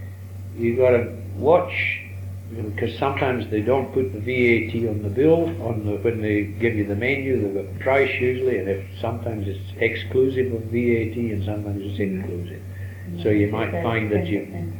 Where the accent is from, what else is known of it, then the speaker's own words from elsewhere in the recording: Duns, Scotland, United Kingdom; I was from the borders, between Galashiels and Hoyk. I worked and I was born in Duns.